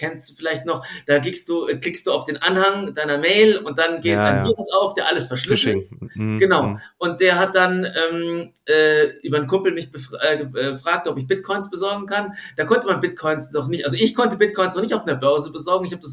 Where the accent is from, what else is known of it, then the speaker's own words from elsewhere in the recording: Stuttgart, Baden-Württemberg, Germany; es gab auch in Stuttgart, wo ich herkomme, gab es ein NFT-Treffen